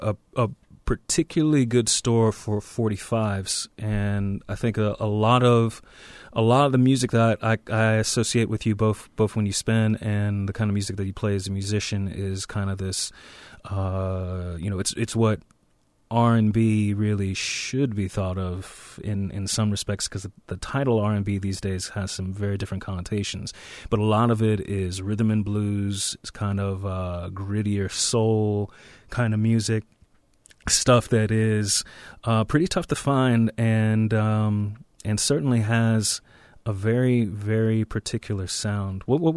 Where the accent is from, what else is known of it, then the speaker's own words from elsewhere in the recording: the South, United States; now in Los Angeles, United States; I'm from the South originally, and for us, June, July, August is 90 plus degrees and 90% humidity